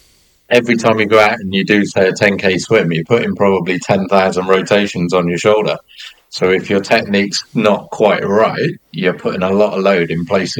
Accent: Birmingham, West Midlands, United Kingdom; I was born in Birmingham and there was no sea?

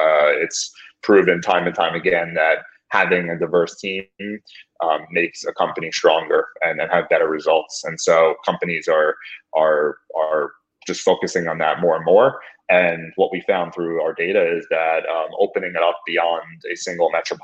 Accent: New York, United States; also born or lived in Bay Area, United States; So, I'm a New Yorker from birth and where I live now.

